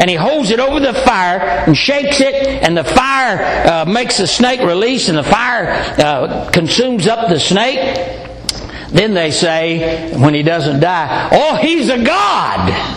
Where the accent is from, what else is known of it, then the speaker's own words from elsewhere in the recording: Tennessee, United States; Now, I know you think I'm from Tennessee, and all Baptist preachers in Tennessee handle snakes, I bet. But we don't.